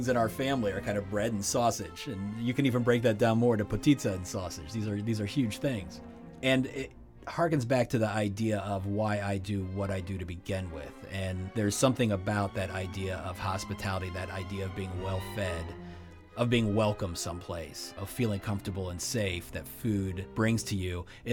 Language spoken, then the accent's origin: English; Cleveland, Ohio, United States; We're from Cleveland originally.